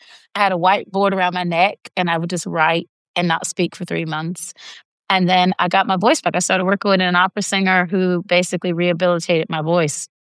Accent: North Carolina, United States; We were both from like very rural towns. He was from Australia and I was from North Carolina.

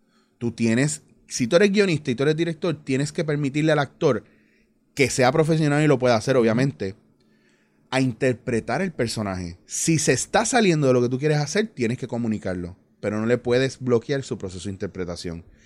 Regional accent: Puerto Rico; yo siendo puertorriqueño y arrastrando la L

